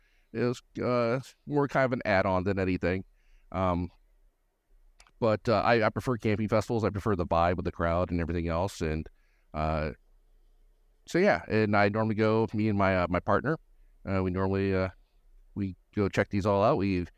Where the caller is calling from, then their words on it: Gallatin, Tennessee, United States; I'm just north of Nashville, up in Gallatin, Tennessee.